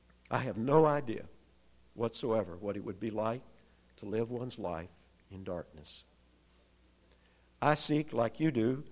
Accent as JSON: {"language": "English", "town": "East Point", "region": "Georgia", "country": "United States", "tie": "born or raised there", "said": "Growing up in East Point, for those of you who are new to the area, it is up in the south part of Metro Atlanta, up near the Fort McPherson area."}